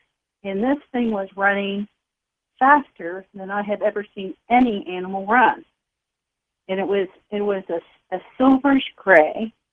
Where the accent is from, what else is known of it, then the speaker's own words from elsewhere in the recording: West Virginia, United States; I worked in Virginia, and I lived in the eastern panhandle of West Virginia. And I was driving from Virginia to the eastern panhandle, being back home, which is just south of the central Pennsylvania area.